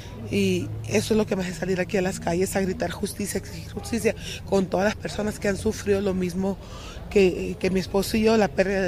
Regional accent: Hermosillo, Sonora, Mexico; vengo de Hermosillo, Sonora

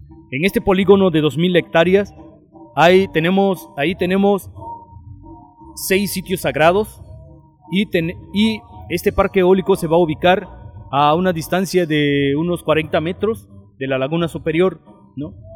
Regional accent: Juchitán de Zaragoza, Oaxaca, Mexico; soy indígena zapoteca de Juchitán de Zaragoza, Oaxaca, Istmo de Tehuantepec.

